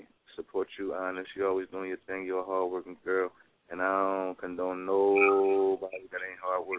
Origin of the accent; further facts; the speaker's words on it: Philadelphia, Pennsylvania, United States; I'm from West Philadelphia.